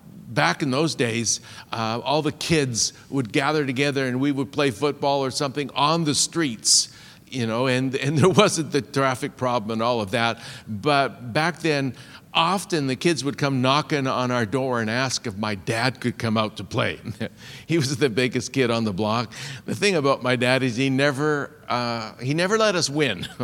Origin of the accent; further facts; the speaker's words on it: Vancouver, British Columbia, Canada; I was raised in Vancouver, born in Vancouver, raised in Vancouver. I'm the second oldest of 11.